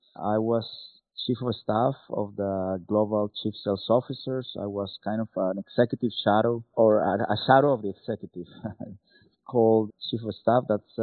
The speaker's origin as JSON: {"language": "English", "country": "Costa Rica", "tie": "born or raised there", "said": "born and raised in Costa Rica. That is my home country."}